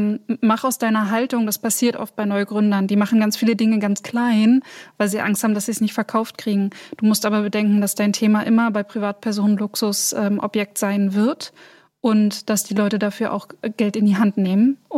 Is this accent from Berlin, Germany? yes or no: yes; Berlin, Germany; Ich komme aus Berlin, ich bin Berlinerin